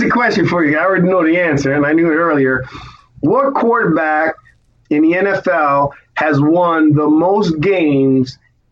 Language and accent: English; New Jersey, United States; I'm from Jersey, bro. You know what the best pizza is.